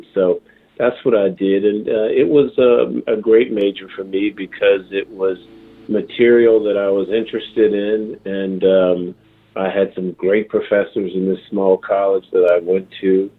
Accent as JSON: {"language": "English", "town": "Lunenburg", "region": "Virginia", "country": "United States", "tie": "born or raised there", "said": "Well, I grew up in Lunenburg, which is the bordering county to Mecklenburg. Mecklenburg is actually where the hospital was that I was born in. Same difference, though. I mean, you're talking rural Virginia. I grew up raised by grandparents on a tobacco farm."}